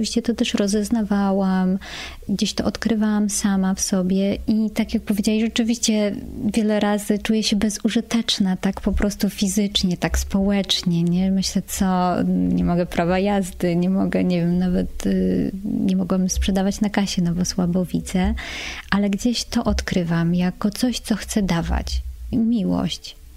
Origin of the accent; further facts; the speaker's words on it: Warsaw, Masovian Voivodeship, Poland; I jestem z Warszawy